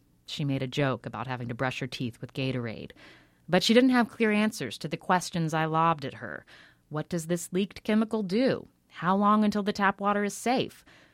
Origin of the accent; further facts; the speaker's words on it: West Virginia, United States; my hometown in West Virginia had lost its drinking water.